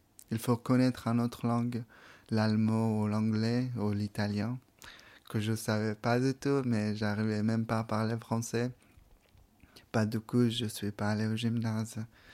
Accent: Afghanistan; French is a second language; moved away; Puis je me disais, j'ai quitté l'Afghanistan, bah, je suis dans un autre pays, il faut que j'apprenne la langue, c'est très important la langue

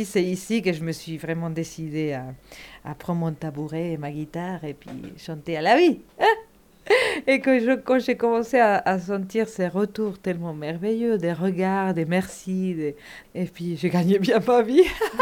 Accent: Argentina; moved away; comme quand je suis partie d'Argentine, de prendre cette distance.

